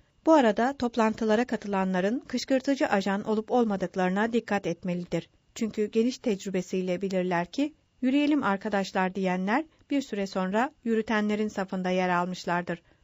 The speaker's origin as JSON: {"language": "Turkish", "region": "Ankara", "country": "Turkey", "said": "Ben Ankaralıyım."}